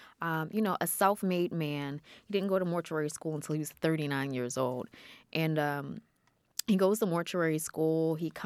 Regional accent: Baltimore, Maryland, United States; I grew up in Northeast Baltimore. And this funeral home was in the middle of West Baltimore, in the middle of the hood.

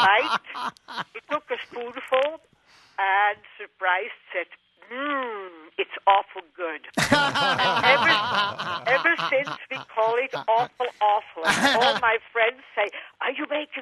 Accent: Switzerland; I am originally from Switzerland

